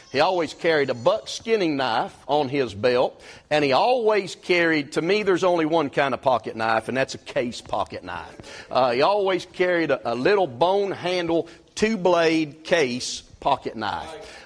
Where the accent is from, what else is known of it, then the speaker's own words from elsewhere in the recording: Kentucky, United States; also born or lived in Illinois; I'm actually a transplant. I was born in Illinois. Amen. It's terrible, right? But I was raised up. My folks moved us back to Kentucky when I was a young boy.